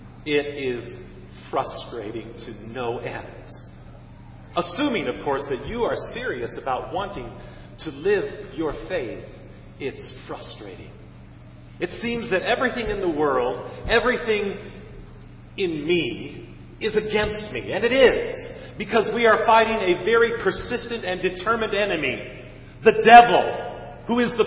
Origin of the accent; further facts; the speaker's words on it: Iowa City, Iowa, United States; And he did that in my hometown at a pro-am in Iowa City.